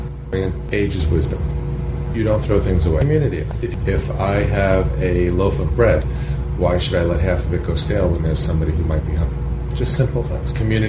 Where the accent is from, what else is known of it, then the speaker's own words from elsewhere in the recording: New York City, New York, United States; I grew up that way on the Lower East Side in New York City.